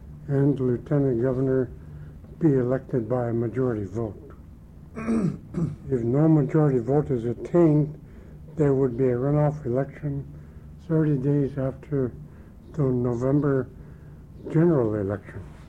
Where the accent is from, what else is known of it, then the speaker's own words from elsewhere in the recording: Angoon, Alaska, United States; now in Juneau, United States; I am from Angoon. My wife and I reside here in Juneau.